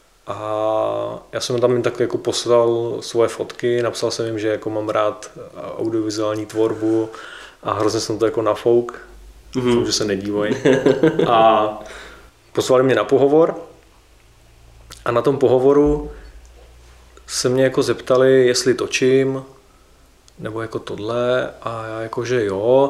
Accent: Hradec Králové, Hradec Králové Region, Czechia; Hele, jsem z Hradce Králové, krásný město mimochodem.

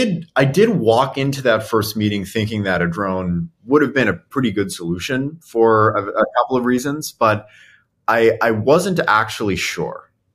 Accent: Las Vegas, Nevada, United States; I grew up in Las Vegas. The October 1 shooting happened, not too far from my house

